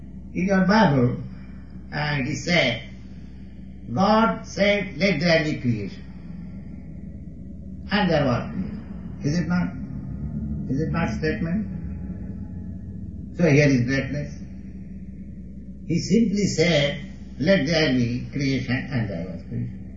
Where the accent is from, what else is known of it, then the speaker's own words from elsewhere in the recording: India; English is a second language; I am an Indian, I am a foreigner. 2 or 3 years ago, I was not known to them.